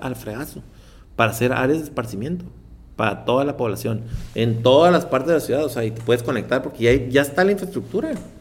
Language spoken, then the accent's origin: Spanish; Tijuana, Baja California, Mexico; Por lo menos yo crecí aquí, soy de Tijuana, nacido aquí, criado aquí.